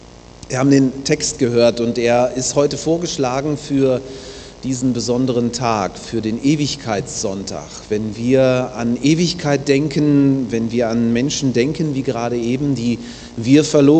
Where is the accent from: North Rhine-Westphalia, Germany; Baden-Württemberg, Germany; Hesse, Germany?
Baden-Württemberg, Germany; Ich komme aus Baden-Württemberg. Ich habe 25 Jahre dort verbracht, in zwei Gemeinden. Ich war zunächst in Böblingen, das ist südlich von Stuttgart. Dann war ich in Backnang, das ist nördlich von Stuttgart.